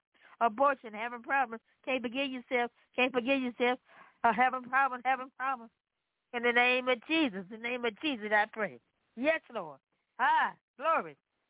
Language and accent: English; Memphis, Tennessee, United States; I come from Memphis, Tennessee.